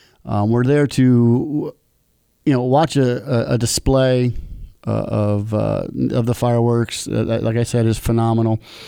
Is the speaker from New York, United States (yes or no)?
yes; New York, United States; Every year, I like to take my family up to Albany, New York. We're from New York.